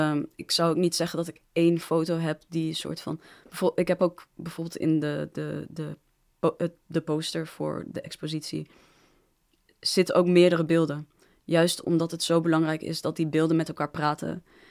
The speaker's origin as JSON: {"language": "Dutch", "country": "Netherlands", "tie": "born or raised there", "said": "Ik bedoel, ik ben opgegroeid in Nederland. Dus ik voel wel me meer op mijn gemak in de Nederlandse cultuur dan daar. Maar ja, in de Nederlandse cultuur ook als in... Ik ben een zwart persoon"}